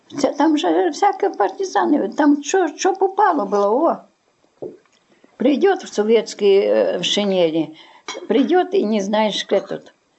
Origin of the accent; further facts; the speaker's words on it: Lovyshche, Volyn Oblast, Ukraine; я то раньше жила там, а потом мы переехали вот, в Турецкий район, село Ловище. Я там родилась, в Никівчівці